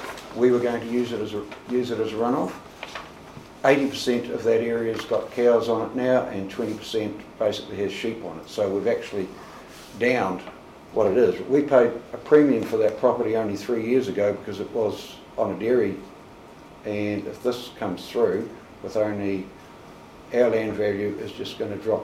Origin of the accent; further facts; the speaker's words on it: Scotland, United Kingdom; we might be Irish, but I'm pretty Scottish